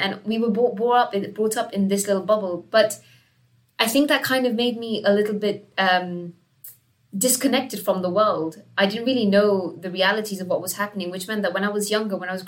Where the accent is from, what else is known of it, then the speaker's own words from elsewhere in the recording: Gibraltar; I was raised in Gibraltar. So my parents came from India